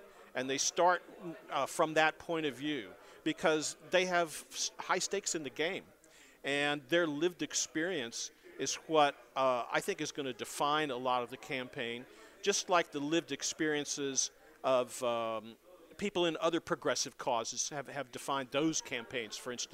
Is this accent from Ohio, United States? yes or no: no; Texas, United States; You take my experience growing up in Texas. I came up, just to give everybody an idea of my age, I came up when the school system was racially integrated.